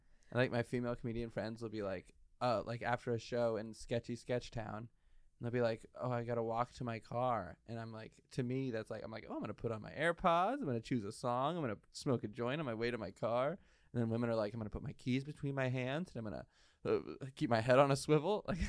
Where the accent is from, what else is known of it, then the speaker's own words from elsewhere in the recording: San Francisco, California, United States; I'm from San Francisco and they call it San Franceria sometimes.